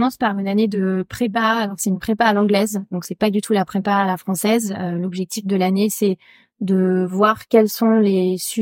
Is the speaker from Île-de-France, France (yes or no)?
yes; Île-de-France, France; J'ai grandi en banlieue parisienne et dans l'école, j'étais en école publique.